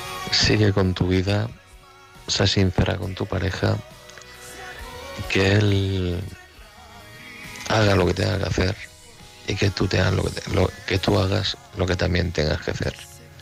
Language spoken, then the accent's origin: Spanish; Madrid, Community of Madrid, Spain; de Madrid.